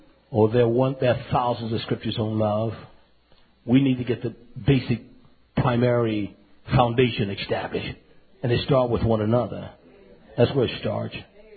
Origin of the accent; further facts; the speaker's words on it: North Carolina, United States; He liked me because I was from North Carolina.